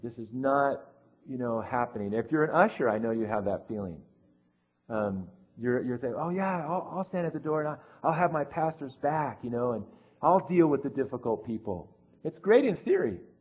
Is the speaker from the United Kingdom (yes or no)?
no; California, United States; I grew up in Southern California by the beach. I'm very comfortable in the ocean.